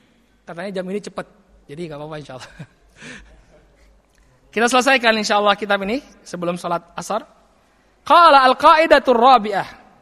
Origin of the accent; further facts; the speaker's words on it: Jakarta, Indonesia; Di Jakarta, saya kan dari Jakarta nih.